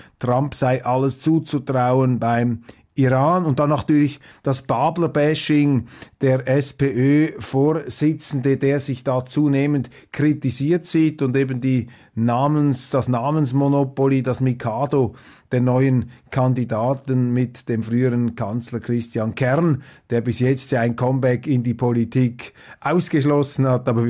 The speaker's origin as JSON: {"language": "German", "country": "Switzerland", "said": "da plädiere ich als Schweizer natürlich für die Aufrechterhaltung der Neutralität"}